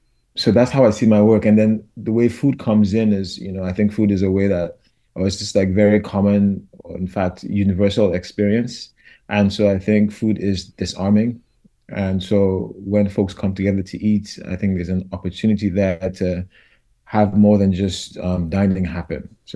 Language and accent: English; Nigeria; now in United States; immigrant, that I wasn't American, not only because most of my immediate family was in Nigeria, but also, my accent, my access, all of that reminded me.